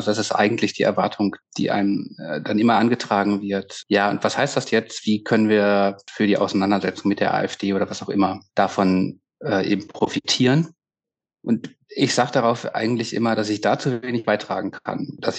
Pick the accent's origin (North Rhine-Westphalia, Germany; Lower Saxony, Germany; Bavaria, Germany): North Rhine-Westphalia, Germany; Ich bin in einem Dorf am Niederrhein groß geworden